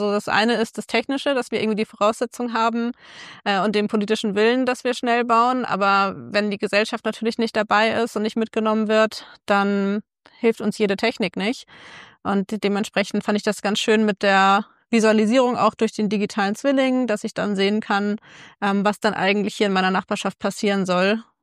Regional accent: Kiel, Schleswig-Holstein, Germany; hier in meiner Heimatstadt in Kiel

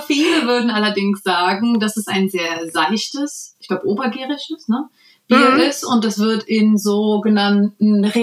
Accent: Cologne, North Rhine-Westphalia, Germany; wenn, dann identifiziere ich mich eher als Kölnerin

